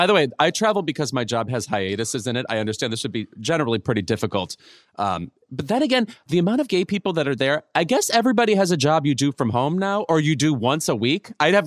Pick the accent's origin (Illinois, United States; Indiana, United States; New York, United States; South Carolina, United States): Illinois, United States; Chicago; and I'm from the Chicagoland area.